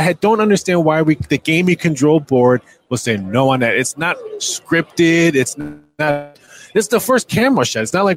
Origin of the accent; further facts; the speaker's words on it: Chicago, Illinois, United States; But born and raised in Chicago, season ticket holder for the Bulls.